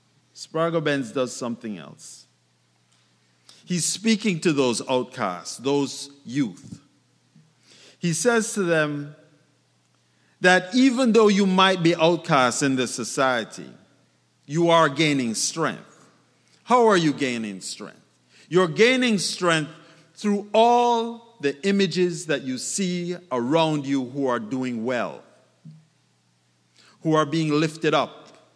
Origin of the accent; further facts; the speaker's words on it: Jamaica; also born or lived in Glasgow, Scotland; So I was born in Glasgow, Scotland, but grew up in Jamaica.